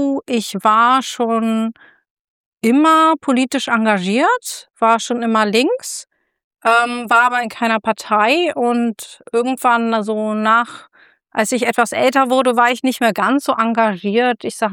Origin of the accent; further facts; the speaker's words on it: Berlin, Germany; weil ich komme ursprünglich mal aus Kreuzberg.